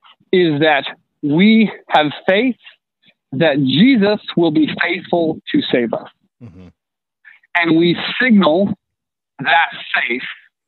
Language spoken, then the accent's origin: English; Tennessee, United States; Yeah. So I grew up in East Tennessee.